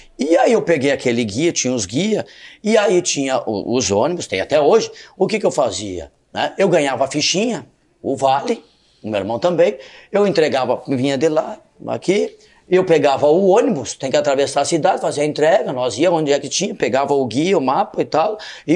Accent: Porto Alegre, Rio Grande do Sul, Brazil; E eu, como me criei em Porto Alegre, eu conhecia tudo.

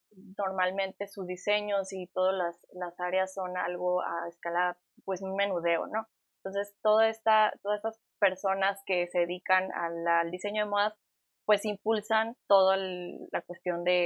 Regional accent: Tijuana, Baja California, Mexico; estoy orgullosamente tijuanense, de aquí ya por segunda generación.

